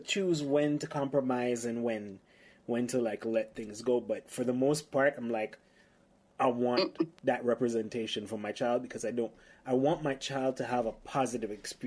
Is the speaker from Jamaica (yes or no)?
yes; Jamaica; also born or lived in Haiti; I grew up in Jamaica and Haiti.